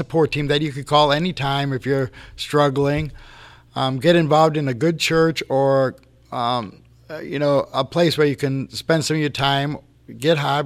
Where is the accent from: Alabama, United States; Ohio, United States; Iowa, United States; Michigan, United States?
Ohio, United States; Cleveland; I grew up in the Cleveland area. I was adopted at 6 months old.